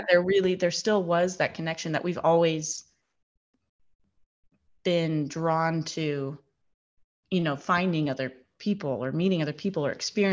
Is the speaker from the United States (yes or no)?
yes; United States; I mean, the fact that, you know, as an American, this country's only a couple hundred years old.